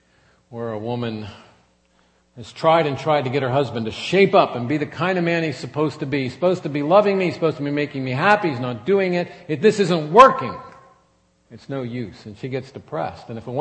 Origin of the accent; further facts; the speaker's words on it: Pennsylvania, United States; now in Indiana, United States; Gladys and I were high school sweethearts. We grew up in Pennsylvania, but we've lived in Indiana almost our whole adult lives.